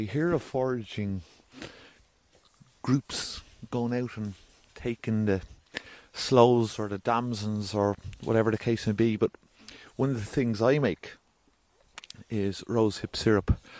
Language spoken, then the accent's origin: English; Ireland; There's an element of being Irish about it and seeing what our ancestors did. Our heritage.